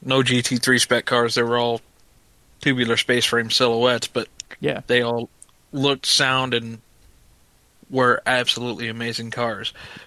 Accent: United States; Simply because we're from the States here.

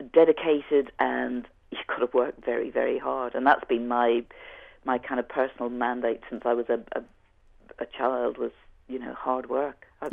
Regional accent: Belfast, Northern Ireland, United Kingdom; I came down to Dublin. I'm from Belfast originally.

